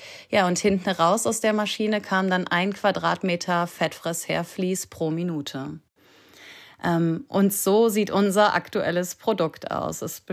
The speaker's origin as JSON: {"language": "German", "region": "North Rhine-Westphalia", "country": "Germany", "lives_now": "Kiel, Germany", "said": "Also ich bin selber keine Kielerin. Ich komme aus Nordrhein-Westfalen und habe all meine Kindheitsurlaube aber an der Ostsee verbracht und wohne jetzt auch hier, bin darüber auch ganz glücklich."}